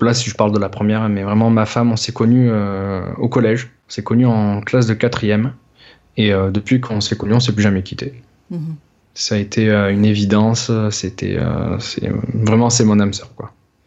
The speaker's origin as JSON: {"language": "French", "town": "Marseille", "region": "Provence-Alpes-Côte d'Azur", "country": "France", "also_born_or_lived": "Australia", "lives_now": "La Ciotat, France", "said": "Je suis né, donc je suis de Marseille à la base. Je vis à La Ciotat, donc après on est parti en Australie, donc toujours sur les côtes."}